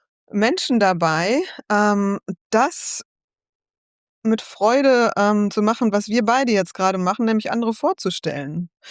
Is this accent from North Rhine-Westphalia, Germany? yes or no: yes; Neuss, North Rhine-Westphalia, Germany; Ich komme aus der fröhlichen Ecke, aus einer der fröhlichen Ecken Deutschlands, aus Neuss am Rhein.